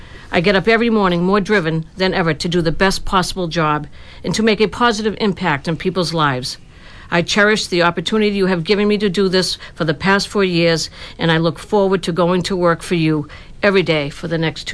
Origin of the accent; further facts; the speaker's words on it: Rockland, Massachusetts, United States; I have lived my entire life in the district. I was born and raised in Rockland, the only girl with three brothers.